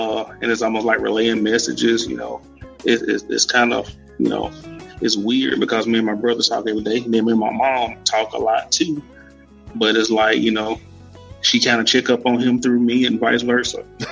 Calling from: Meridian, Mississippi, United States; Meridian, Mississippi.

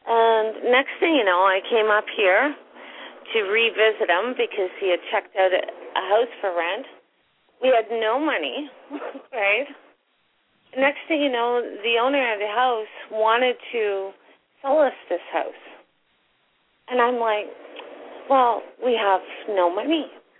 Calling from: Canada; from Canada.

